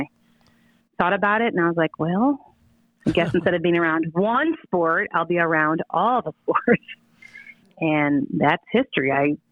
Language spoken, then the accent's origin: English; Columbia, Illinois, United States; I'm born and raised, Columbia, Illinois. I went to, the Catholic school, though. I went to ICS in Jabot.